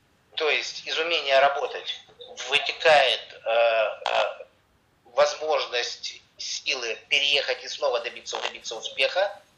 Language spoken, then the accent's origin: Russian; Kharkiv, Kharkiv Oblast, Ukraine; И да, это я из Харькова